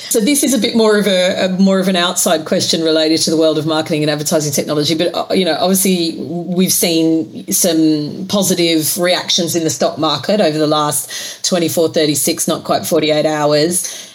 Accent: Australia; I'm Australian. I grew up in one of those

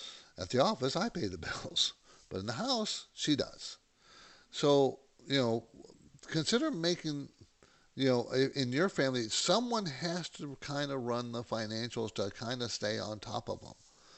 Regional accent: San Diego, California, United States; I grew up in San Diego, so know San Diego very well.

